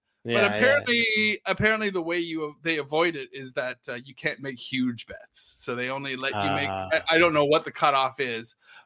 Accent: Canada; also born or lived in United Kingdom; now in United States; I'm originally from Canada, and some people think I'm from Britain because I stayed there for a long time in my life.

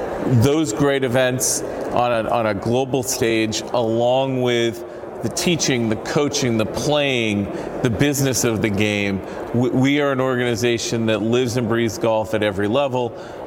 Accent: New Hampshire, United States; I grew up in New Hampshire, so this is a home game.

